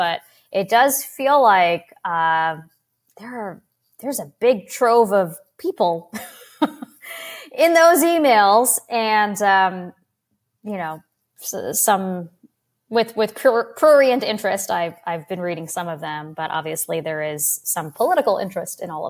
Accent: Florida, United States; I grew up in South Florida, and there were lots of protests over this butterfly ballot

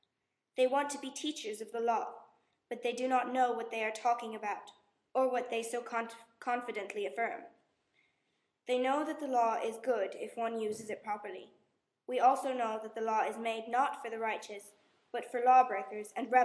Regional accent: Sligo, Connacht, Ireland; I'm from Sligo

